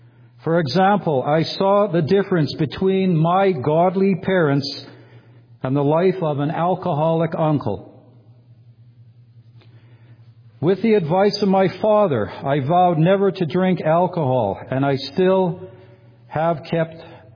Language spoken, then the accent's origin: English; Edmonton, Alberta, Canada; born there; I was born on June 22, 1954, in Edmonton, Alberta. I was the second oldest of four children.